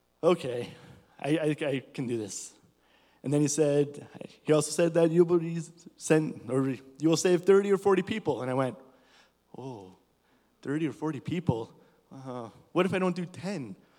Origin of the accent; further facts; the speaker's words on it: Canada; Our translator would tell them that we're from Canada and that they want to share.